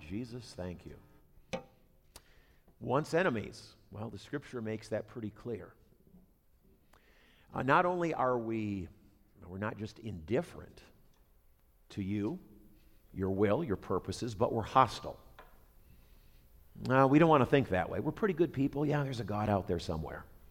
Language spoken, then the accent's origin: English; Minneapolis, Minnesota, United States; When I was growing up in South Minneapolis, I was, believe it or not, a member of my high school track team.